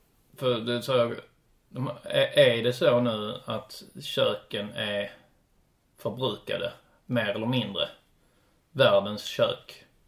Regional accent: Sweden; vi, som svensk nu helt plötsligt äter för första gången testa thai-mat

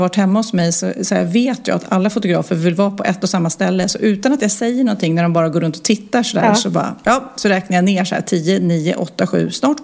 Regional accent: Luleå, Norrbotten County, Sweden; Vi kom från Luleå och inte var bortskämda alls med att träffa kändisar så ofta.

